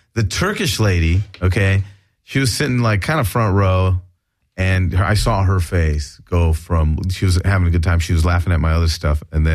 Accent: France; English is a second language; I am from France. I am from France.

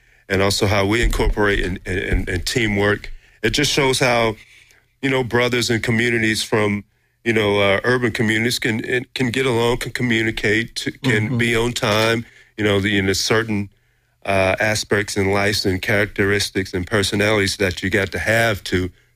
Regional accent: Georgia, United States; also born or lived in Alabama; I'm here visiting from Georgia via Alabama

